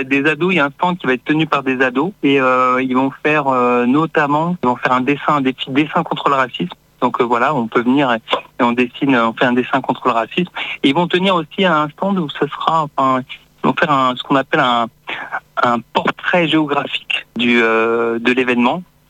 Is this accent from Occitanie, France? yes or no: yes; Sumène, Occitanie, France; On est de Sumène tous les deux.